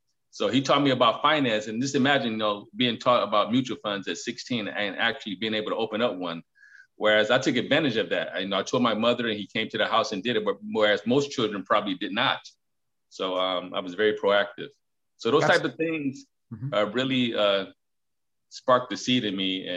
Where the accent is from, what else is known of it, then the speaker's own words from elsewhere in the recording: Detroit, Michigan, United States; I was once the youth growing up in Detroit